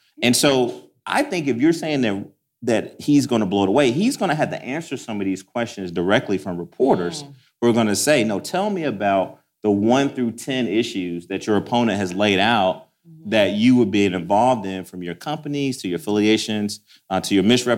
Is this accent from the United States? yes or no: yes; Athens, Georgia, United States; So I remember as a young kid growing up in Athens, Georgia, listening to Larry Munson and watching the football games with my grandfather